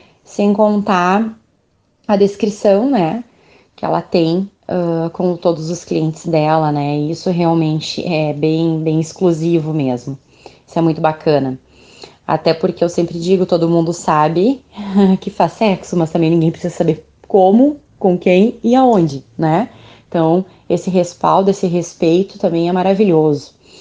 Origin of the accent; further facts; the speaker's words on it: Campo Bom, Rio Grande do Sul, Brazil; eu sou de Campo Bom, bem pertinho aqui é da Grande Porto Alegre, aqui ao lado de Novo Hamburgo.